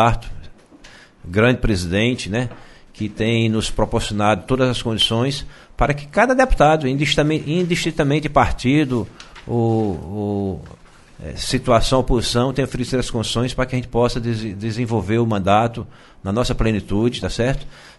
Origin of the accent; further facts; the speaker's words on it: Jaguaribara, Ceará, Brazil; Já fui prefeito antes de vir aqui, na minha terra natal, Jaguaribara